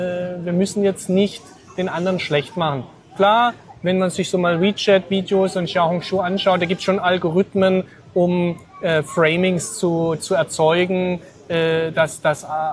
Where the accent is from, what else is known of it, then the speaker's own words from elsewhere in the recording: Baden-Württemberg, Germany; Na, ich bin ja Schwabe, ich spare ja gern.